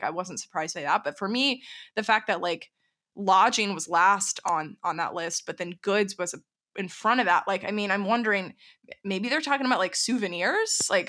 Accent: Texas, United States; You and I growing up in Texas, nobody was ever talking about this, right?

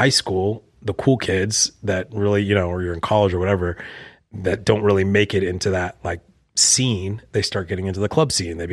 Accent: California, United States; OC, I'm from Orange County. So I saw the Real Housewives and I was just like, wow, I'm like, these are all my neighbors.

